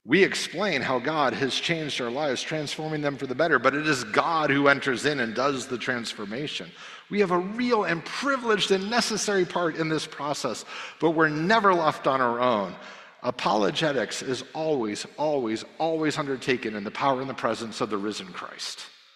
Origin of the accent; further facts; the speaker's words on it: United States; So the fact that I come from the United States might raise some questions in some of your minds